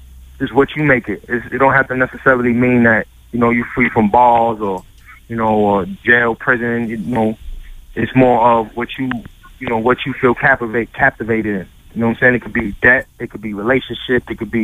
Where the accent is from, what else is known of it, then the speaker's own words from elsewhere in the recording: Bronx, New York, United States; now in Massachusetts, United States; Yeah, I'm from the Bronx.